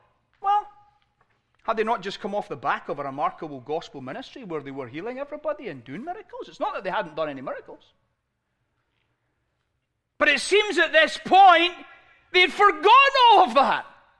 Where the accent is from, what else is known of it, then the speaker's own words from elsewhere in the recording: Scotland, United Kingdom; As a Scotsman, we like to have value for money, right?